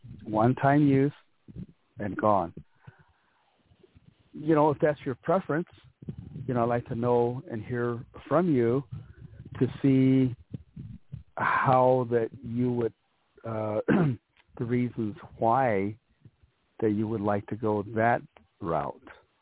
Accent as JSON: {"language": "English", "country": "United States", "tie": "born or raised there", "said": "the way that I grew up on the Navajo Nation."}